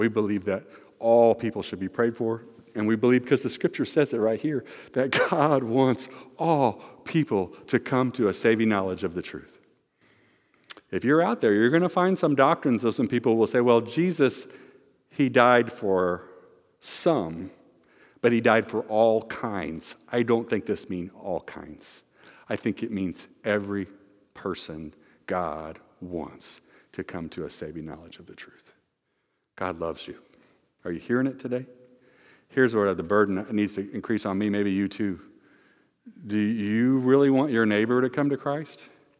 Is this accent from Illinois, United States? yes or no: yes; Decatur, Illinois, United States; I'm from Decatur, Illinois.